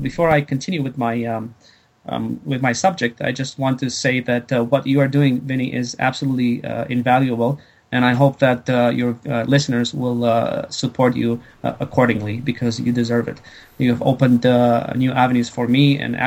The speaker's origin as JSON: {"language": "English", "country": "Canada", "said": "and I'm Canadian."}